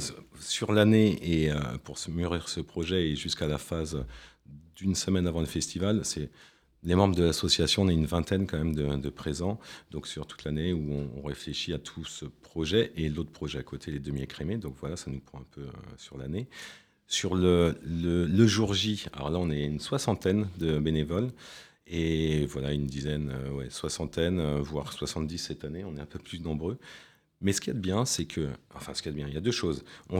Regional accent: Brittany, France; je viens de Bretagne, désolé

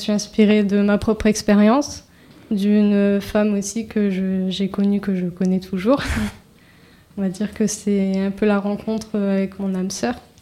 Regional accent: Amiens, Hauts-de-France, France; je venais d'Amiens

